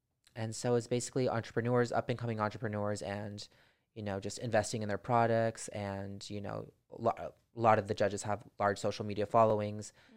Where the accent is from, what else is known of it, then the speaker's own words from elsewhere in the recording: Santa Clarita, California, United States; now in Sherman Oaks, United States; I grew up in Santa Clarita, and then I moved to Sherman Oaks about 8-9 years ago, I think.